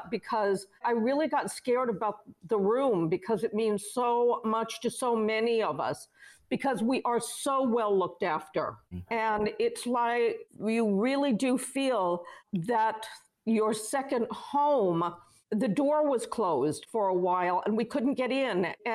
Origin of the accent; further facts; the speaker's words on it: Los Angeles, California, United States; also born or lived in London, United Kingdom / New York, United States; I didn't really grow up in Hollywood. I grew up in Los Angeles, London, and New York because mm-hmm. my mom was always on the road.